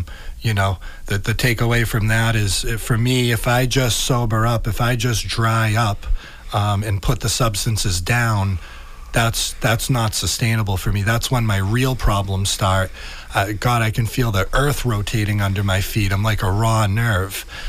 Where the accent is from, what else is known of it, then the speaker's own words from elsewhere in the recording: Pembroke, Massachusetts, United States; Which is where I grew up. I grew up in Pembroke and barely made it out of high school.